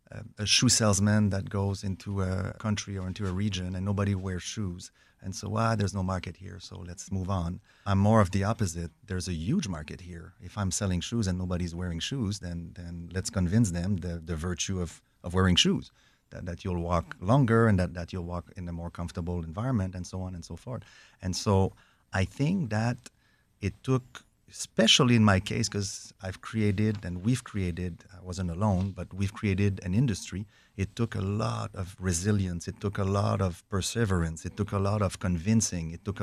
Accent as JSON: {"language": "English", "town": "Montreal", "region": "Quebec", "country": "Canada", "said": "I'm from Montreal"}